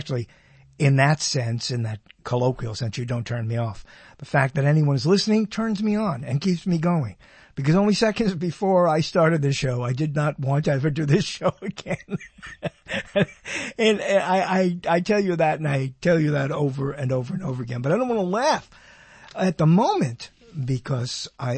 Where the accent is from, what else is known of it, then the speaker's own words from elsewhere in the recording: Brooklyn, New York, United States; born there; as I was born in Brooklyn.